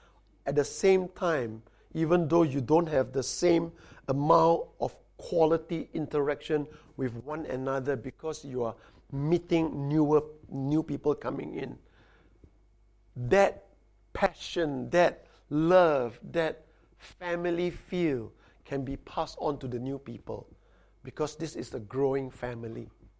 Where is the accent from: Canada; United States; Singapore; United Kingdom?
Singapore; I come from Singapore that is normally 30 degrees.